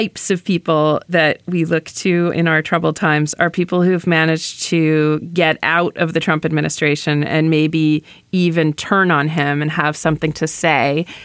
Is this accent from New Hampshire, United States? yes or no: yes; Hanover, New Hampshire, United States; Last week, there were ICE checkpoints on Route 89 right outside my hometown of Hanover, New Hampshire.